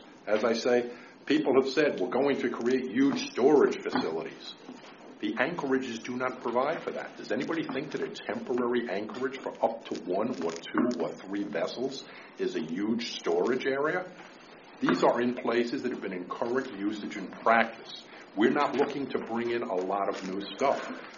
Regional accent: New Jersey, United States; I'm from New Jersey. Everybody can laugh now.

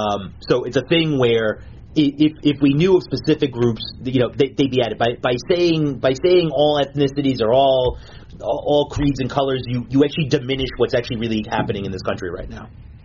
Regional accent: Poughkeepsie, New York, United States; born there; I thank God I was born in Poughkeepsie, New York.

